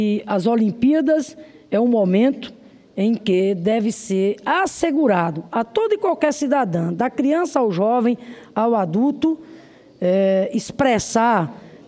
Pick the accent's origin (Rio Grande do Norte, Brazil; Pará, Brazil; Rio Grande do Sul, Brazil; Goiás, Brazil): Rio Grande do Norte, Brazil; lá do meu estado, o Rio Grande do Norte